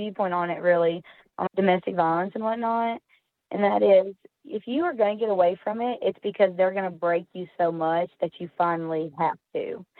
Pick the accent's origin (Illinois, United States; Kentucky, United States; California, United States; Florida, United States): Kentucky, United States; moved away as an adult; we moved out of my home state, which is Kentucky, and we come to Texas.